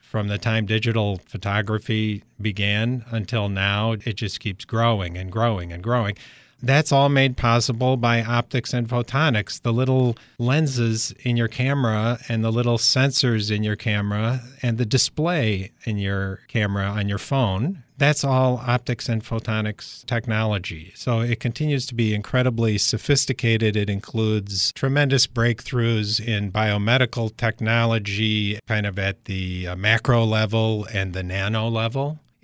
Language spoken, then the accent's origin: English; Redondo Beach, California, United States; now in Rochester, United States; I grew up in Redondo Beach, California.